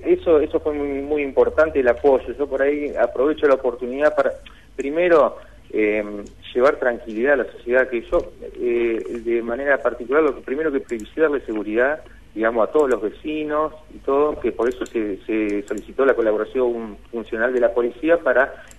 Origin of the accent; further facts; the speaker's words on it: Gualeguaychú, Entre Ríos, Argentina; Como yo estoy trabajando acá, yo soy de Gualeguaychú